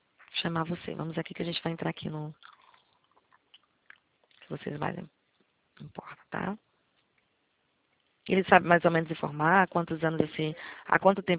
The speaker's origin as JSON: {"language": "Portuguese", "region": "Northeast Region", "country": "Brazil", "said": "Eu sou do Nordeste também. Sei o que é isso."}